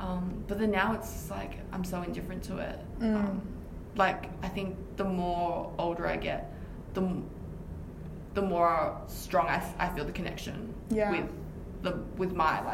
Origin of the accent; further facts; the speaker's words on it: Melbourne, Victoria, Australia; I was raised in Melbourne, west of Melbourne.